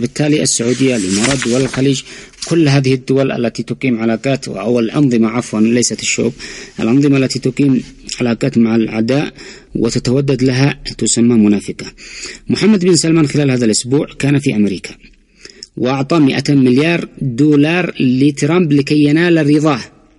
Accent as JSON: {"language": "Arabic", "country": "Yemen", "said": "ونحن الغلطانين أبناء اليمن والإيمان"}